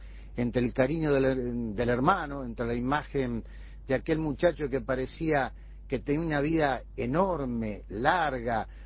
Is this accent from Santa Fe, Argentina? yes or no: yes; Santa Fe, Argentina; vivo en la ciudad de Santa Fe, mi ciudad de origen